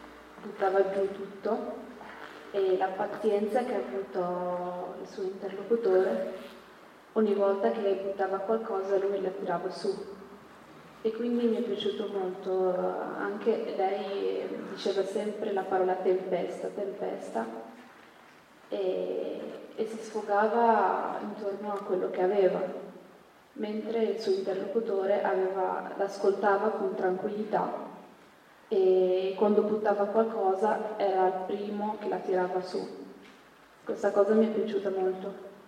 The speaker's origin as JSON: {"language": "Italian", "country": "Morocco", "said": "sono del Marocco."}